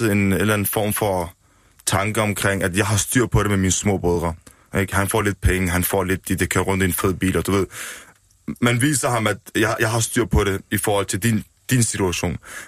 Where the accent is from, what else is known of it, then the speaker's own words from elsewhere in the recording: Odense, Region of Southern Denmark, Denmark; born there; Jeg er født i Vollsmose, så jo, jeg er født i Danmark. Jeg har et dansk pas, og det er lige så rødt som dit og dit og dit. Så jeg føler mig dansk nogle gange.